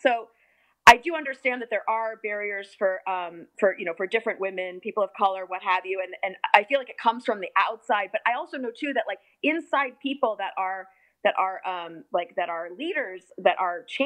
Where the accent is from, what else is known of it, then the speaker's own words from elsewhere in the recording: Midwest, United States; I mean, I grew up in the Midwest, so, like, I guess I did.